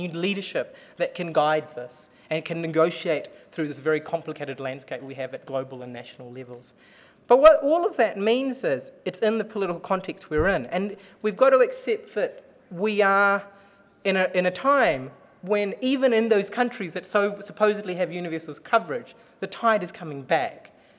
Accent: New Zealand; I grew up in New Zealand, but my parents come from Sri Lanka

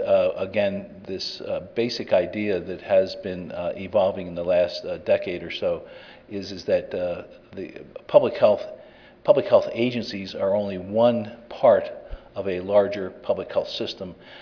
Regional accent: Jacksonville, Florida, United States; In rural and North Florida, I'm from Duval County, which is Jacksonville, Florida, essentially.

